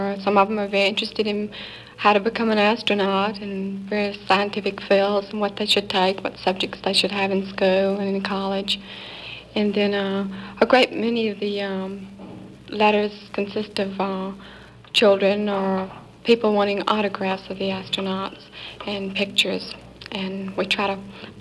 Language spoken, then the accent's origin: English; the South, United States; accent: southern; They all like to kid me a lot about my southern accent more than anything, I think.